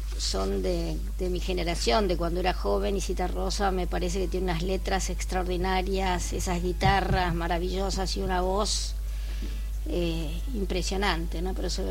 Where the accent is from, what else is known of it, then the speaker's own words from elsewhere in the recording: Las Heras, Buenos Aires Province, Argentina; Así que, sí, en Las Heras, en mi pueblo...